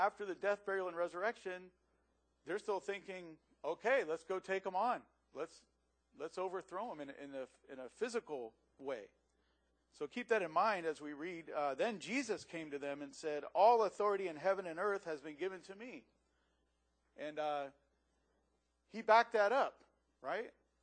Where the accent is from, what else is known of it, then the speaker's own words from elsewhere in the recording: United States; I was raised in the United States, and I'm consider myself patriotic